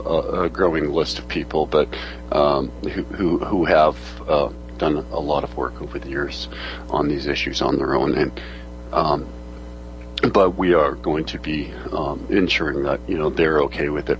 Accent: Germany; English is a second language; now in Canada; myself, I am German, but I'm also a Canadian citizen.

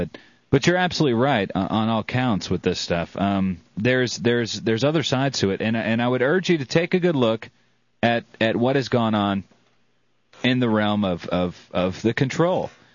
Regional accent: the South, United States; you are a Southerner, I'm a Southerner

